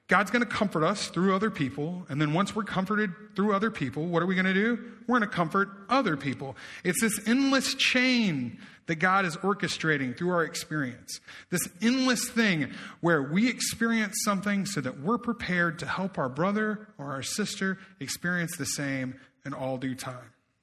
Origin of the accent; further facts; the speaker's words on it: the South, United States; I'm a Dukes guy. You know, I'm from the South.